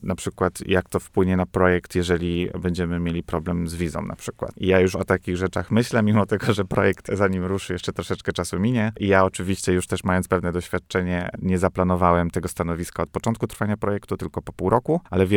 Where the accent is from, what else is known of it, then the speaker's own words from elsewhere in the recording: West Pomeranian Voivodeship, Poland; a jestem z okolic Kołobrzegu